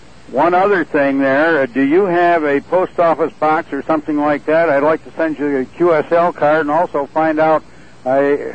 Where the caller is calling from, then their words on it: Payette, Idaho, United States; I'm calling from Payette, Idaho.